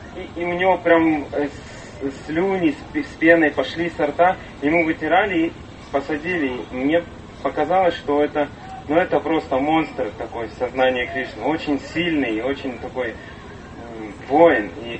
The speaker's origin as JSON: {"language": "Russian", "region": "Far East", "country": "Russia", "lives_now": "Moldova", "said": "я с Дальнего Востока и живу в Молдове сейчас."}